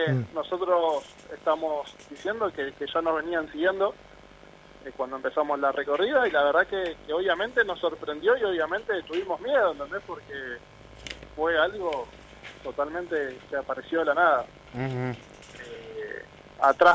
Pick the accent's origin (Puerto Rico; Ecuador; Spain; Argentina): Argentina; Fiorito, Buenos Aires Province; soy un pibe de Fiorito que nació acá, que vive acá